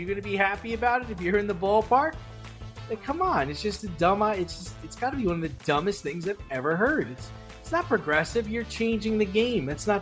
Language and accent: English; New York City, New York, United States; You know, when we were kids, you know, growing up in the Bronx, there weren't a lot of places where we could go and play baseball without getting kicked off or run off the field.